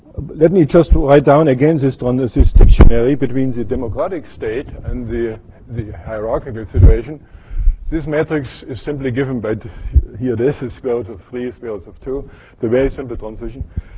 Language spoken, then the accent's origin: English; Munich, Bavaria, Germany; Since I come from Munich, and I should make some advertisement for the German cars.